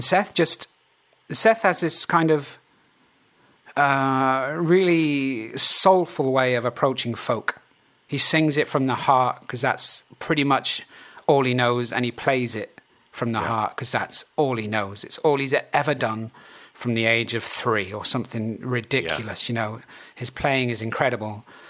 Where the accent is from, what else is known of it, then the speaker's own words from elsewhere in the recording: South West England, United Kingdom; Well, so I'm from Devon, right?